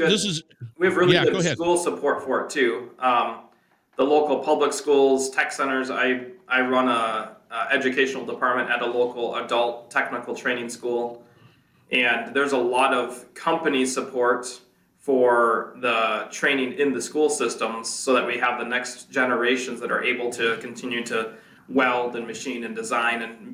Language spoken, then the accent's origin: English; Zeeland, Michigan, United States; I was born and raised in West Michigan, Zeeland to be specific, not to be confused with the Netherlands